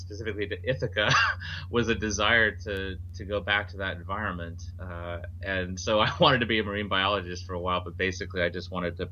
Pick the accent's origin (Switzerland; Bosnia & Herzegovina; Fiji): Fiji; Well, I grew up in the Fiji Islands because my parents were in the Peace Corps.